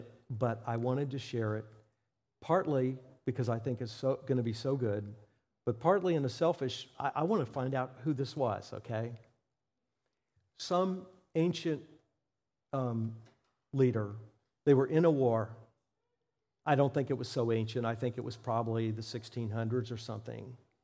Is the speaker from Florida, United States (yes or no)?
yes; Pompano Beach, Florida, United States; I grew up in Pompano Beach, but they would take us down in the youth group down to Miami.